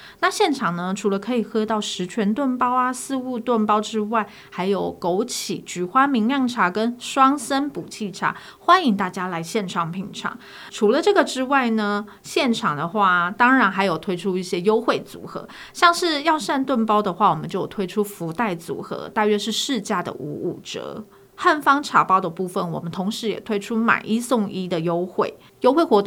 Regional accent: Taiwan; now in United States

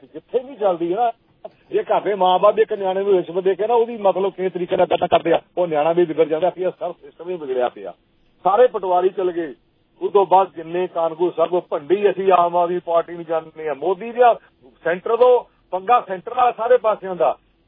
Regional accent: Anandpur, Punjab, India; ਮੇਰੇ ਨਾ ਪਿੰਡ ਦੀ ਗੱਲ ਆਪਦੀ, ਮੇਰੇ ਆਨੰਦਪੁਰ ਹਲਕਾ ਮੇਰਾ ਜ਼ਿਲ੍ਹਾ ਜਲੰਧਰ ਜੀ

